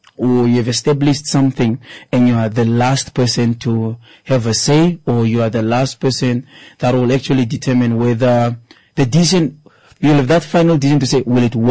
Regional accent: Walvis Bay, Erongo, Namibia; Proudly, I grew up in Avalvis, specifically in Kwesabmund, and to narrow it down, in Tutaleni. For a lot of the years, Tutaleni was considered as one of the poorest side of Avalvis Bay, in the whole of Avalvis.

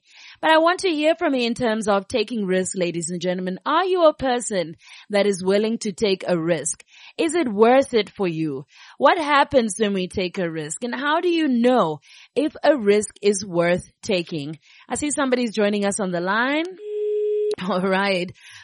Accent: Cape Town, Western Cape, South Africa; when we grew up in Cape Town together, I always admired her for taking risk.

